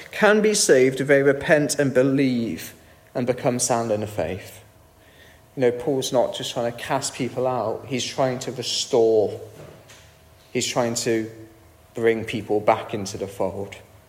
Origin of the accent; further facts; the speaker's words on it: United Kingdom; it's one thing if I, as a Brit, take the mick out of our deference, our enjoyment of a queue, our bad food, our bad weather.